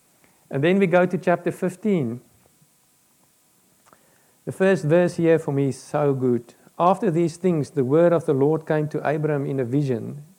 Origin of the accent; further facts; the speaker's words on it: South Africa; now in New Zealand; And I'm from South Africa and I'm in New Zealand.